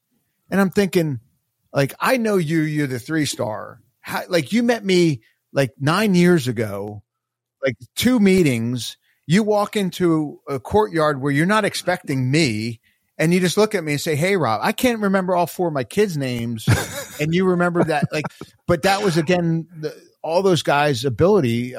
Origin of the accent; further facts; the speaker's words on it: New Jersey, United States; I'm a Giants fan. I'm from Jersey.